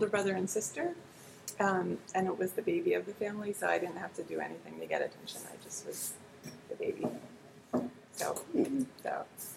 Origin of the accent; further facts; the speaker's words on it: Cherry Hill, New Jersey, United States; I'm from New Jersey. Southern New Jersey. Cherry Hill, New Jersey.